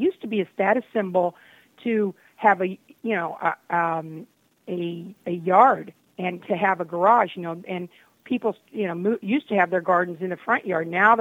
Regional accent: Hanover, Kansas, United States; My hometown in Hanover, Kansas, has one of the only year-round farmers markets in the state.

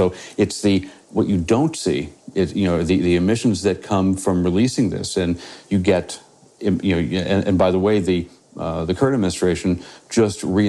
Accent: Pennsylvania, United States; say Pennsylvania, my home state

